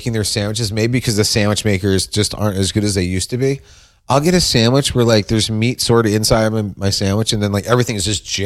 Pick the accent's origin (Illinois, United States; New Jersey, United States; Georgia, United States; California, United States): New Jersey, United States; West Orange; I'm from West Orange.